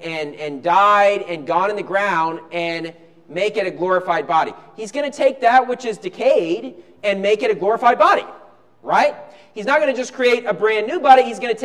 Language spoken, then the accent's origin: English; West Virginia, United States; now in Philippines; where I grew up in West Virginia, I was looking on this, you know, a little while back of the time of the sunrise and the time of the sun setting.